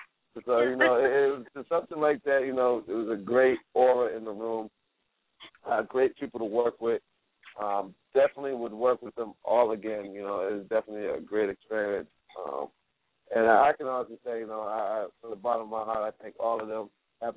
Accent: Lynn, Massachusetts, United States; everyone in my hometown of Lynn, Massachusetts.

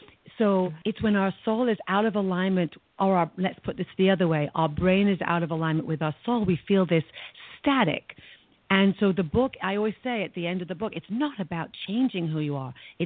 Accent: England, United Kingdom; Like for me, I grew up in England where we had a very similar but different belief.

